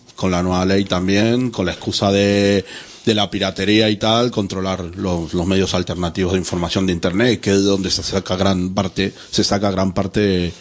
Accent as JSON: {"language": "Spanish", "country": "Argentina", "said": "Yo que vengo de Argentina, sí que hay..."}